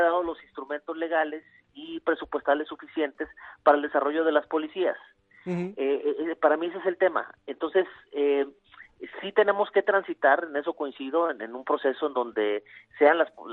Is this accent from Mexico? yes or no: yes; Mexico; ¿qué más nos queda como mexicanos?